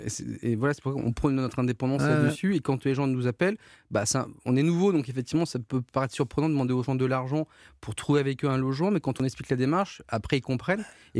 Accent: Lyon, Auvergne-Rhône-Alpes, France; Non, j'étais en Bourgogne. Mm-hmm. Et pas très loin de la région parisienne, on est de Lyon.

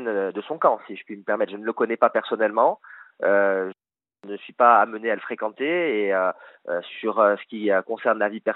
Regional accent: France; en tant que Français

